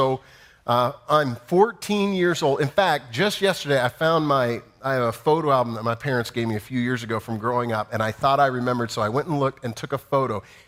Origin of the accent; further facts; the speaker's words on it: Iowa, United States; now in New York, United States; And I was telling my daughters how I grew up in Iowa. We didn't have to.